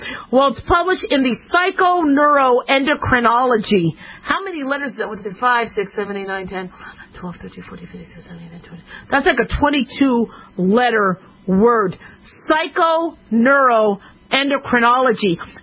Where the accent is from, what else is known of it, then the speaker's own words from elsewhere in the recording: Las Vegas, Nevada, United States; Remember, I grew up in Las Vegas. I miss the strip.